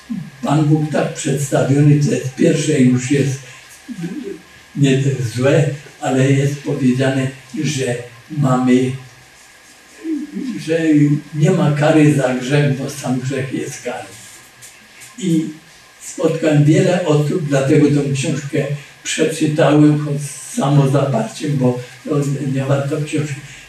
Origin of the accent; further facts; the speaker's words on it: Cieszyn, Silesian Voivodeship, Poland; bo ja jestem z Cieszyna, koło Cieszyna jest taka miejscowość Bażanowice